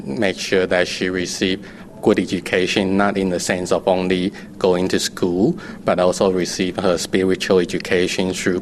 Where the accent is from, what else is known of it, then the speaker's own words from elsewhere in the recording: Australia; also born or lived in Taiwan; I'm from Taiwan originally, and I grew up in Australia.